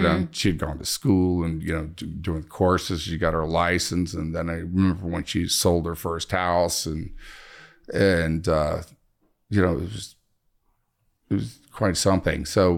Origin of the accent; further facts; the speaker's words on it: Houston, Texas, United States; I grew up in Houston.